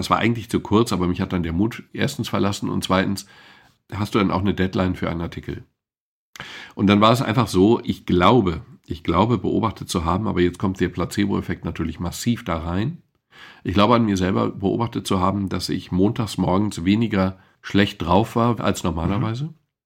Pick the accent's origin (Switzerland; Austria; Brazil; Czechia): Switzerland; Ich bin Schweizer, ich kann das beurteilen.